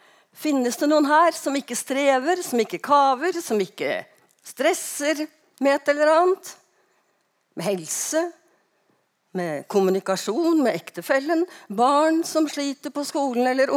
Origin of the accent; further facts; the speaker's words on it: Eastern Norway, Norway; For som østlending så tror jeg ikke på det. Som pensjonert pastor så tror jeg ikke på det.